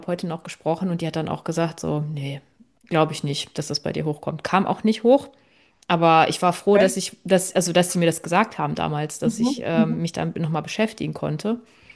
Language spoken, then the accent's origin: German; Koblenz, Rhineland-Palatinate, Germany; ich komme ja aus Koblenz, das ist auch hier, glaube ich, überregional bekannt.